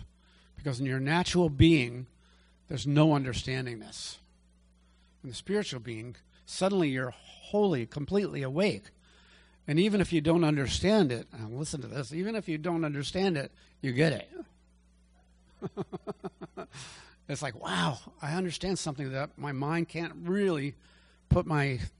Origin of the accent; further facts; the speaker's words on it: Essex Junction, Vermont, United States; I've been back to my church where I grew up in Essex Junction, Vermont, or a rural place